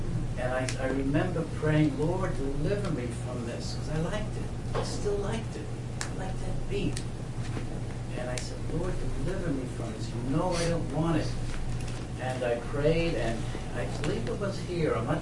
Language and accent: English; New York, United States; I grew up in the Bronx, and very few totally intact homes.